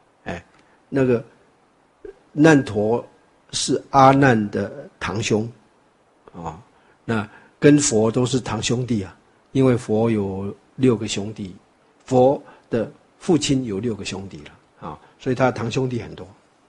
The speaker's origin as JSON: {"language": "Chinese", "country": "Taiwan", "said": "我们台湾话说大帅哥了"}